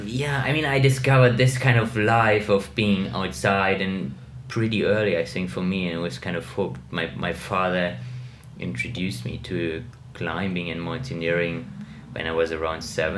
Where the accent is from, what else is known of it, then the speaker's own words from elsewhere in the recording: Munich, Bavaria, Germany; So, yeah, I grew up in Munich